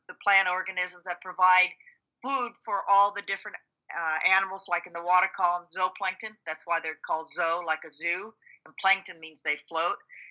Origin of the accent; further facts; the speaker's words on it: Palo Alto, California, United States; also born or lived in San Francisco; I was raised in California, born in San Francisco, raised in Palo Alto, and so we went out always went to the beach when we were growing up